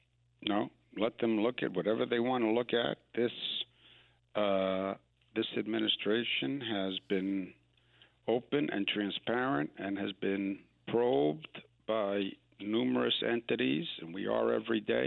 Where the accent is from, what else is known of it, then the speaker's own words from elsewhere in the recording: New York, United States; That's why I'm a New Yorker. That's what we do here.